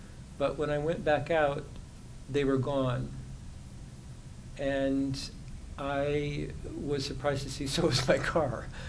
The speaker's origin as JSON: {"language": "English", "region": "New York", "country": "United States", "said": "I'm from New York, and when I pulled up, I just stopped where I could stop."}